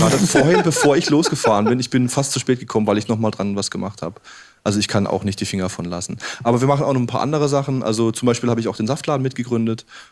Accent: South Germany, Germany; now in Berlin, Germany; Ich bin genau wie Jörg auch seit 2003 hier in Berlin. Ich komme aus dem Süden.

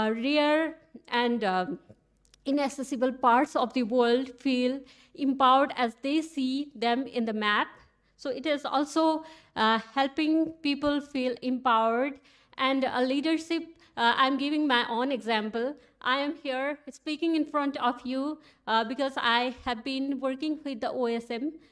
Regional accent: Nepal; from Nepal.

